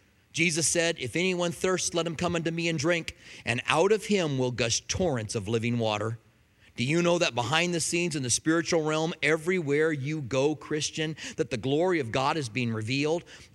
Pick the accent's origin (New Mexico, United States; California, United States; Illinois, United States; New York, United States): New Mexico, United States; Albuquerque; now in Tucson, United States; I grew up in Albuquerque. I didn't care about palm trees. I came to Tucson because I felt a call.